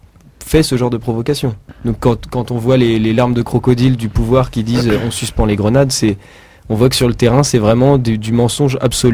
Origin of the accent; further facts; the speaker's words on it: Nantes, Pays de la Loire, France; moi je suis nantais, à la manif de Nantes qui a eu lieu samedi dernier